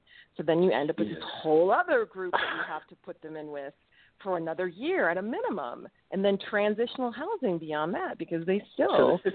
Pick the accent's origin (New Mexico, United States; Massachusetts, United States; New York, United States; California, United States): New Mexico, United States; I'm from New Mexico, so I have to say that.